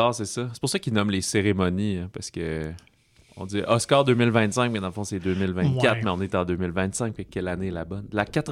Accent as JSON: {"language": "French", "town": "Quebec City", "region": "Quebec", "country": "Canada", "said": "comme on est de Québec"}